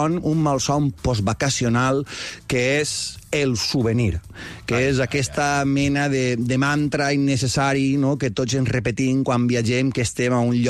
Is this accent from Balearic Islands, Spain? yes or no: no; Sueca, Valencian Community, Spain; el concurs internacional de paelles del meu poble, a Sueca.